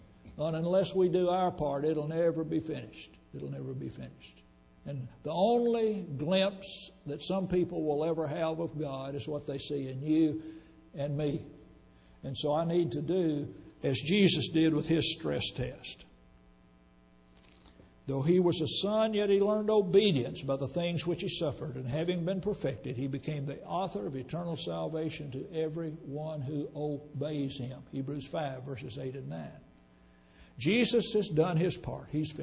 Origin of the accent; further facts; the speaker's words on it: Centerville, Tennessee, United States; When I was growing up in Centerville, Tennessee, a lot of the grocery stores had drawings on Saturday.